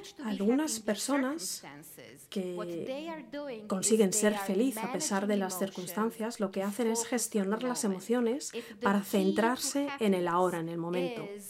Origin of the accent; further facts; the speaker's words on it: Split, Split-Dalmatia County, Croatia; Esta es mi ciudad natal, ese Split en Croacia.